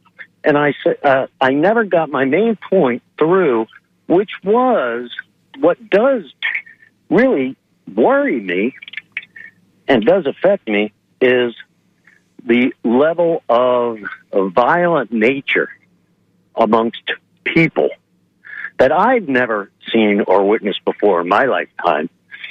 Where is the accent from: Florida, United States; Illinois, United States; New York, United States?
New York, United States; New York City; Growing up in New York City, it was the minorities who were trying to, you know, voice their displeasure by civil unrest.